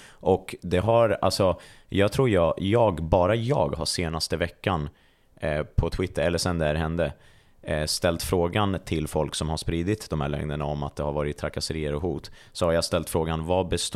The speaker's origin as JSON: {"language": "Swedish", "country": "Iran", "said": "för att jag är iranier"}